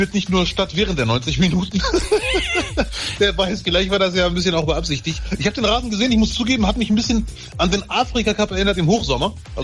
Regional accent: Bielefeld, North Rhine-Westphalia, Germany; Leider sind Stuttgart und Leipzig genauso Mannschaften, die man vermeiden sollte als Bielefelder.

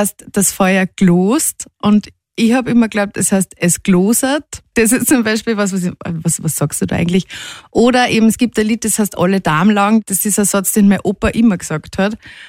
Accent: Steyr, Upper Austria, Austria; Wir sind ja beide aus Steyr, sondern beim Studieren in Wien.

